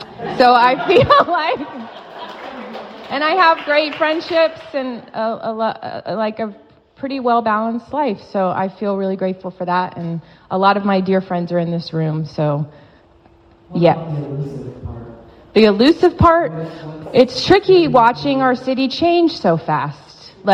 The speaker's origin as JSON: {"language": "English", "town": "St. Petersburg", "region": "Florida", "country": "United States", "tie": "born or raised there", "said": "But when I grew up here in St. Pete, I'm born and raised. My mother's born and raised. I grew up in Johns Pass, literally grew up in Johns Pass"}